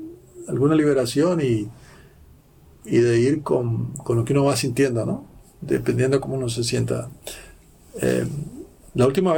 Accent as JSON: {"language": "Spanish", "town": "Cali", "region": "Valle del Cauca", "country": "Colombia", "said": "Y en la ciudad de donde yo vengo, en Cali"}